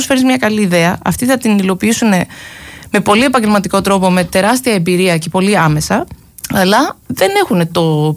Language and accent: Greek; Greece; also born or lived in New York, United States; Δηλαδή, όταν ήμουν στη Νέα Υόρκη. Εντάξει, ακούγα τα ελληνικά μου, λέω θα βγάλω έναν ελληνικό δίσκο. Είμαι Ελληνίδα και θέλω να έχω στο βιογραφικό μου και έναν ελληνικό δίσκο.